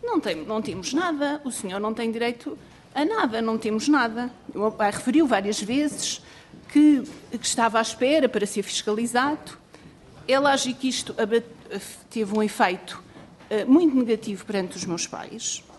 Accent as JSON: {"language": "Portuguese", "town": "Oliveira do Hospital", "region": "Coimbra", "country": "Portugal", "said": "porque nós somos do Oliveira do Hospital"}